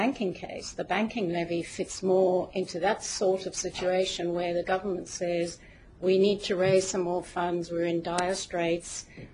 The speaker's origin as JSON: {"language": "English", "country": "Australia", "said": "I've just been imposed as an Australian taxpayer a flood levy that I have to pay because of the floods."}